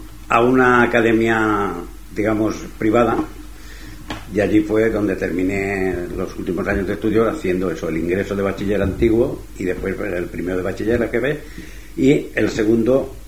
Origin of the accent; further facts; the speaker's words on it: Godella, Valencian Community, Spain; yo nací en Valencia. Estuve viviendo en Valencia hasta los 4 años. A los 4 años pasé a vivir a Godella. Estuve allí hasta los 24 años y luego volví a Valencia, y desde entonces vivo en Valencia.